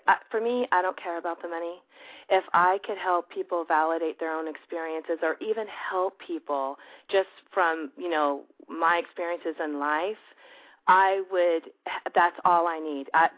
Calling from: Salinas, California, United States; I'm calling from California, Salinas, California.

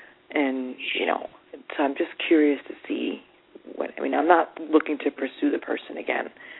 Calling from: New York, United States; I'm calling from New York.

